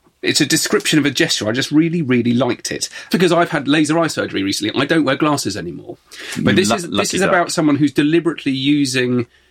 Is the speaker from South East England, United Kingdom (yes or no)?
no; Exeter, South West England, United Kingdom; Okay, so we're both from Exeter. We both walk past this every day